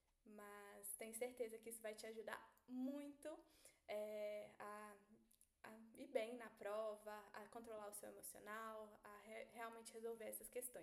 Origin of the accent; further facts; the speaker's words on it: Belo Horizonte, Minas Gerais, Brazil; eu sou de BH também, e eu sei que aqui a gente não tem tanto essa cultura do vestibular tradicional